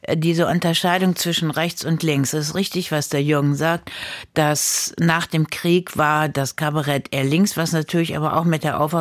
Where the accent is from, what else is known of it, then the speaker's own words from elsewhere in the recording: Rhineland, Germany; born there; ich bin im Rheinland geboren an einem Karnevalssonntag, da macht man was mit.